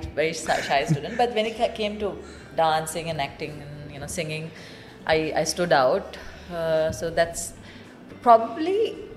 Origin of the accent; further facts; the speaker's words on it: Kuwait; back in Kuwait, I was born and brought up in Kuwait. About 2% I lived in Sri Lanka during my childhood.